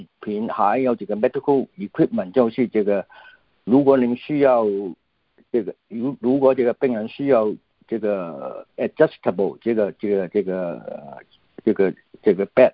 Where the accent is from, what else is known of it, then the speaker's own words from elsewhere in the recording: Hong Kong; born there; Chinese is a second language; 因为我本人是从香港出生的，所以这个国语讲得不太好。